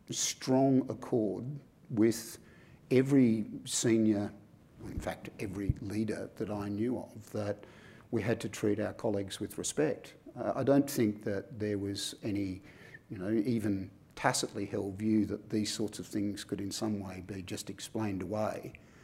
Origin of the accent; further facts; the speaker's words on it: Australia; as the Australian of the Year on the eve of Australia Day.